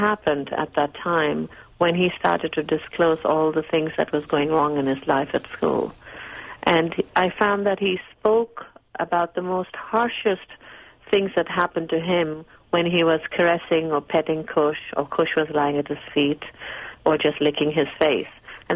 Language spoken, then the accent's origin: English; Singapore; I'm of Indian ancestry. I'm Indian, as in East Indian, but born and raised in Singapore.